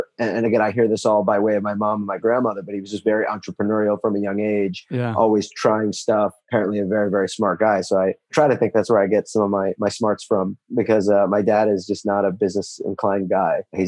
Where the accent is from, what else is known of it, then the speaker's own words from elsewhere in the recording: Los Angeles, California, United States; You know, Valley here in Santa Fernando Valley in LA is a nice place to grow up. You know, a little bit of suburbia, very, very close to LA.